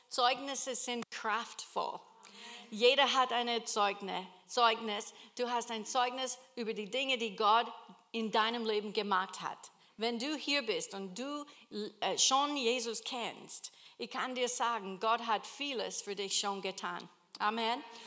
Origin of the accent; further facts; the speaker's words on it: Kentucky, United States; German is a second language; now in Austria; ich bin hier gesandt. Und ich komme ursprünglich aus Kentucky in Amerika.